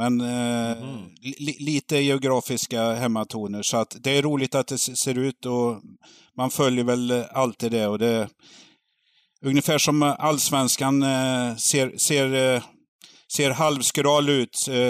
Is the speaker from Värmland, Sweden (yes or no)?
yes; Karlstad, Värmland, Sweden; som värmlänning så, eller som Karlstadbo